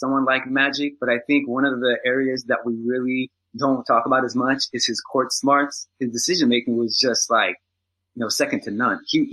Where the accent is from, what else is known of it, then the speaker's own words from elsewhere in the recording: Los Angeles, California, United States; Growing up in Los Angeles, I can tell you it's always been a Kobe town.